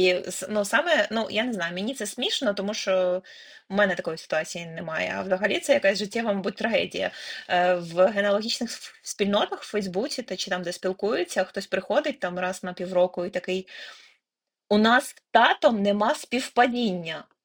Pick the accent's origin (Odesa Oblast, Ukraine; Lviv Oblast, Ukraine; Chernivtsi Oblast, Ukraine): Odesa Oblast, Ukraine; born there; що я народився там в Одеській області